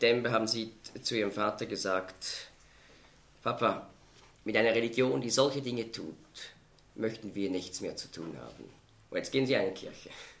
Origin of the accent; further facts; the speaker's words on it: Switzerland; würden Sie der UNO beitreten als Schweizer?